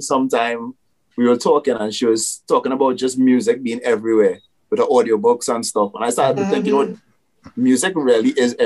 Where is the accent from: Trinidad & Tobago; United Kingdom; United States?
Trinidad & Tobago; Hey, I'm an artist from Trinidad.